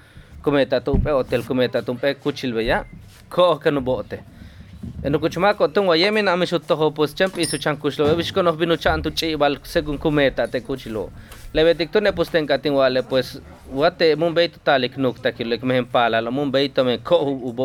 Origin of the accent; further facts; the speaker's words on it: Tihosuco, Quintana Roo, Mexico; Pues yo soy de aquí de Tijosuco, acá del pueblo.